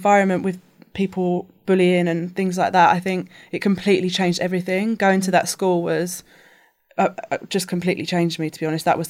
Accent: London, United Kingdom; So I grew up in Southeast London and just went to a state school, a mixed school.

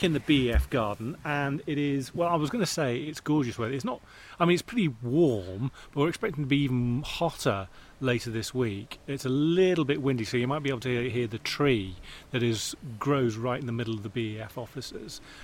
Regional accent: Liverpool, North West England, United Kingdom; So they are based in Toxteth in Liverpool, which is my hometown.

